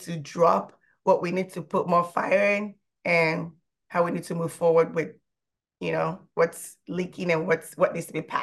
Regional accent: Nigeria; I'm also from Nigeria. I grew up with such like diverse culture

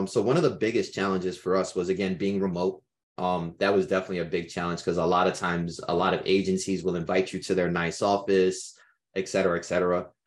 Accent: Brooklyn, New York, United States; I grew up in Brooklyn. My parents are both Caribbean immigrants, so I'm first generation American.

